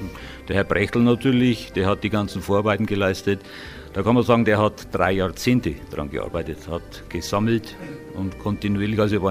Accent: Mehlmeisel, Bavaria, Germany; Und ich bin auch so aufgewachsen, dass meine Heimat Mehlmeißel was ist, das nicht selbstverständlich ist.

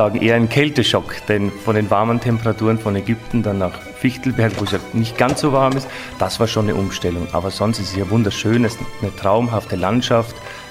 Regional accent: Vienna, Austria; born there; Natürlich mit einem Wiener Einfluss, da ich eigentlich gebürtiger Wiener bin.

